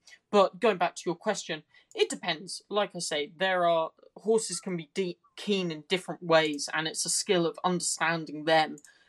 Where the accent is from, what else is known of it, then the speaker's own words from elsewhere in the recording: United Kingdom; Yeah, I mean, I've always, being a Brit, I always had a bit of a love for this horse